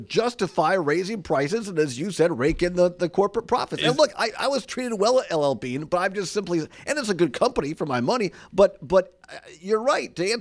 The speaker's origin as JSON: {"language": "English", "town": "Richland Center", "region": "Wisconsin", "country": "United States", "tie": "born or raised there", "said": "I grew up in Richland Center, and we used to drive over to that Ace Hardware because my grandparents were farmers"}